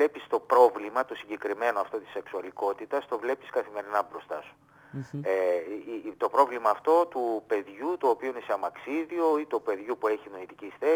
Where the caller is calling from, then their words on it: Trikala, Thessaly, Greece; Μια χαρά, καλησπέρα από Τρίκαλα